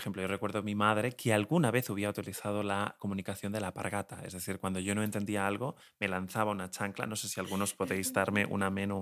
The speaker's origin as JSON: {"language": "Spanish", "country": "Spain", "said": "yo soy español de aquí, viva el Señor."}